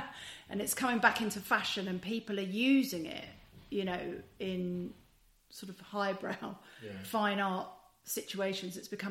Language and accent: English; Wolverhampton, West Midlands, United Kingdom; born there; because I was born in Wolverhampton.